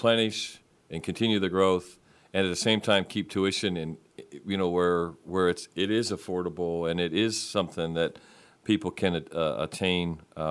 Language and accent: English; Pennsylvania, United States; moved away; you know, I'm from Northwest Pennsylvania, and I've been here 40 years, and every year about this time of year, I start to miss the leaves and the crisp air.